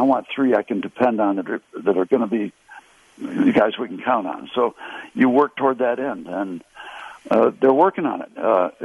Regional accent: Connecticut, United States

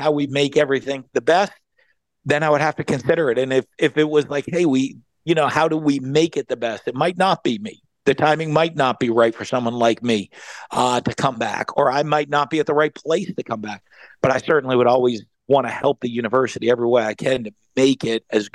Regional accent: Northeast, United States; I mean, I'm a guy from the Northeast, but I came in and both my kids are born.

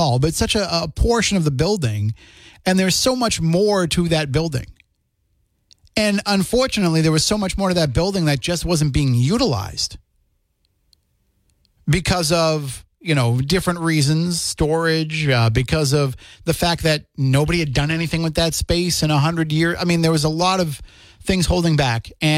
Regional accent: New Bedford, Massachusetts, United States; And I'm like, well, I'm from the New Bedford area.

